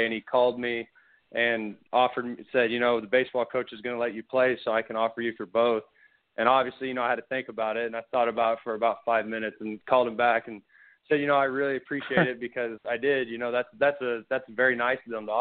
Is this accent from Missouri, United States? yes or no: no; Oklahoma, United States; So I started playing football in kindergarten because I grew up in Oklahoma